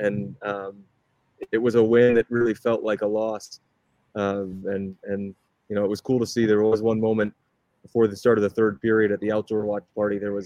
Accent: Raleigh, North Carolina, United States; I grew up in Raleigh

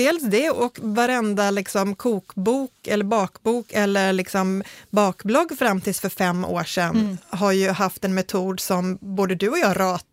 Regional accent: Skåne, Sweden; för mig som är skåning så är det definitivt Norrland

